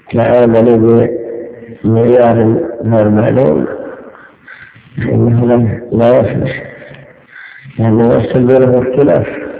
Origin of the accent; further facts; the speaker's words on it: Najd, Saudi Arabia; وكان عندنا في نجد الكيل بالصاع